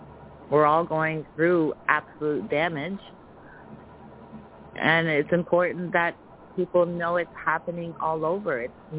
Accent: Canada; I'm from Canada.

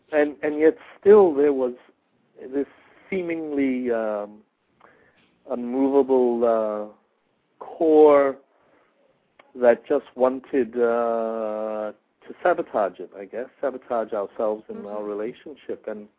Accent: Australia; I'm from Australia. Both of us are from Australia.

